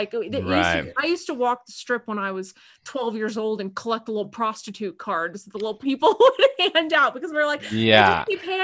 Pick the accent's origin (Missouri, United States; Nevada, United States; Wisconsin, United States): Nevada, United States; Las Vegas; I'm not from Tahoe originally. Actually, I am born and raised in Las Vegas.